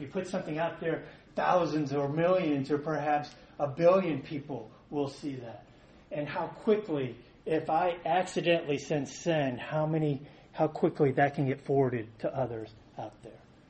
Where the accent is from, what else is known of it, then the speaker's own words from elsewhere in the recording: Houston, Texas, United States; I grew up in Northwest Houston in 1980-something